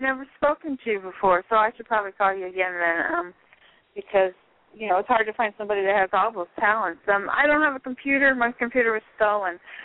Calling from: Sacramento, California, United States; I'm calling from Sacramento.

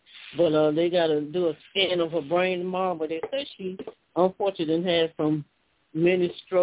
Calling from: Alabama, United States; of Alabama.

